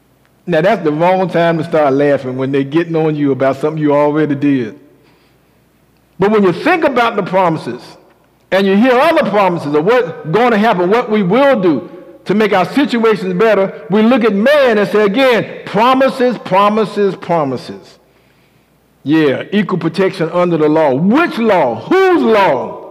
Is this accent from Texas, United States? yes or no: no; Brunswick, Georgia, United States; Ahmaud Arbery, just jogging unarmed in a neighborhood in my hometown, Brunswick, gunned down by armed citizens who somehow felt threatened.